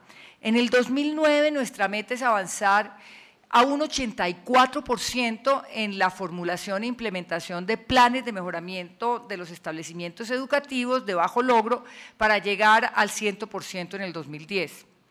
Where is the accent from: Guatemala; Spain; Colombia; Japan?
Colombia; como muchos colombianos de esos que participaron en el plan